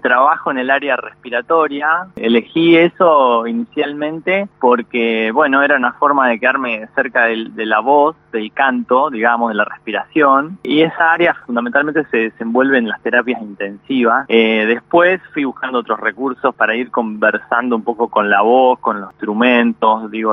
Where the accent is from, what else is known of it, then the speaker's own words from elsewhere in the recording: Macachín, La Pampa, Argentina; born there; Nací en Macachín, La Pampa, en un pueblito de 5.000 habitantes que queda ahí al sur de Santa Rosa.